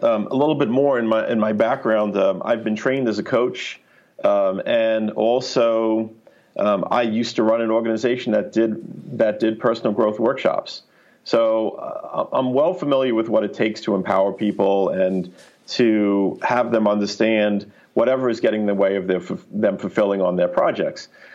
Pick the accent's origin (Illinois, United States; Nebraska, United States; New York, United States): New York, United States; So, I mean, I'm a New Yorker and I'm straightforward and I don't like to waste time or mince words.